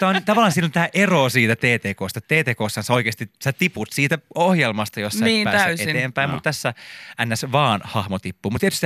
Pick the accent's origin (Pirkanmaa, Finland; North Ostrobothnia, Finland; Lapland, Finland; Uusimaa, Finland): Uusimaa, Finland; Siuntio; also born or lived in Helsinki; now in Siuntio, Finland; Mä muutin Helsingistä takaisin mun lapsuuden maisemiin Siuntioon.